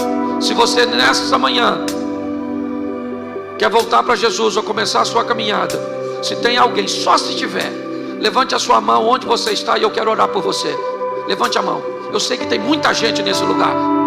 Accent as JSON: {"language": "Portuguese", "region": "Rio de Janeiro", "country": "Brazil", "said": "Porque eu estou aqui como carioca, mas estou convertido."}